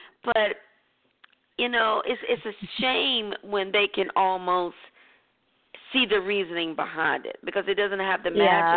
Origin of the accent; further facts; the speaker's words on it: North Carolina, United States; I grew up in North Carolina, and that's where, you know, we actually could have a white Christmas